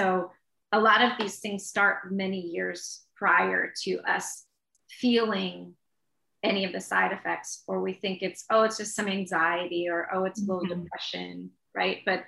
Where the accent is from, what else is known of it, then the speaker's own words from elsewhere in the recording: Texas, United States; Like I grew up in Texas, initially in the basement, flooded all the time.